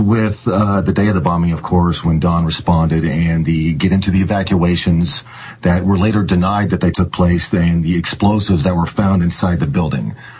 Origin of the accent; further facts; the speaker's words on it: Oklahoma City, Oklahoma, United States; born or raised there